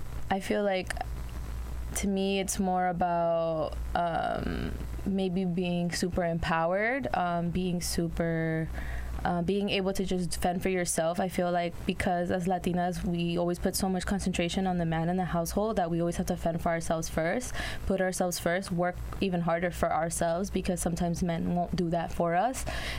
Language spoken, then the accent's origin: English; Oaxaca, Mexico; now in United States; I always felt like I was different from others because of the fact that I came from Oaxaca and I couldn't really make myself, like, comfortable in the United States